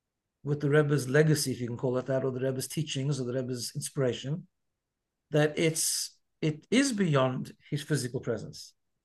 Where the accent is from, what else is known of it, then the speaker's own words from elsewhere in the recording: South Africa; when I grew up in South Africa, but when I was 13